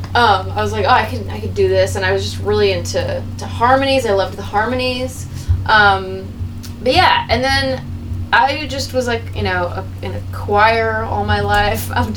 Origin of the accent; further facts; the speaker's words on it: Phoenix, Arizona, United States; I grew up in Phoenix, Arizona, just obsessed with music, listening to the radio.